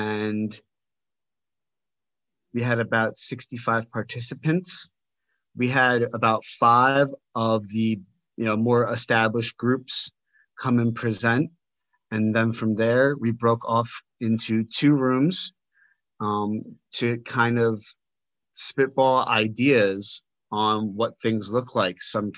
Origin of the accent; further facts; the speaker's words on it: New York, United States; I'm from New York.